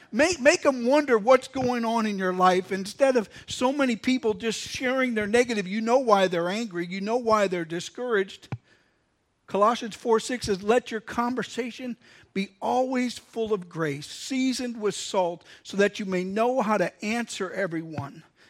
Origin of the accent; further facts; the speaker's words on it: Milwaukee, Wisconsin, United States; Now, I'm a city boy, and I'll be the first one to tell you that growing up in Milwaukee, that, you know, you didn't just say hi to every single person you went past.